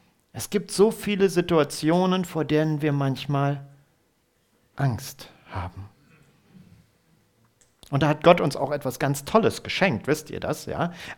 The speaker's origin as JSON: {"language": "German", "town": "Bad Harzburg", "region": "Lower Saxony", "country": "Germany", "tie": "born or raised there", "said": "ich bin in Bad Harzburg groß geworden."}